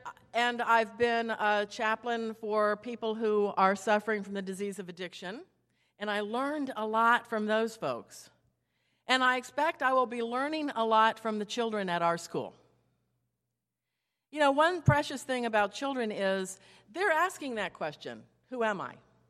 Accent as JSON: {"language": "English", "town": "Boynton Beach", "region": "Florida", "country": "United States", "tie": "born or raised there", "said": "You all know I was born and raised here in Boynton Beach, Florida, and I left and went other places, but here I am, back home again."}